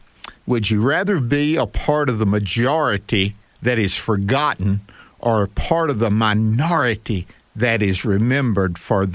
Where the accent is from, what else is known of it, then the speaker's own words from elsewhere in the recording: Mississippi, United States; One of the things that I've loved to do, I'm from Northeast Mississippi